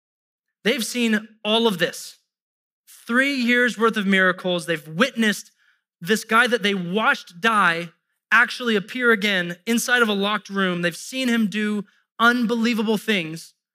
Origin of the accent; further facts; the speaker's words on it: United States; I don't know how to pronounce it because I'm an American